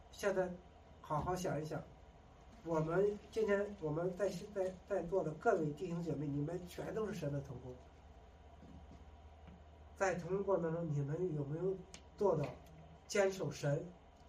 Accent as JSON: {"language": "Chinese", "country": "China", "said": "我们中国人有一个中庸之道，特别喜欢和稀泥。"}